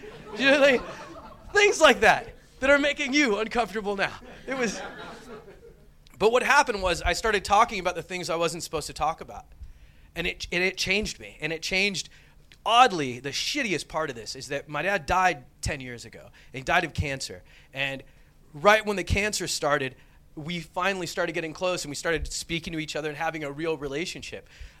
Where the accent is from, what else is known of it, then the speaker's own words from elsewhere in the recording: United States; especially with my accent, right? Everybody else sounds so educated. I'm like, me from America, right?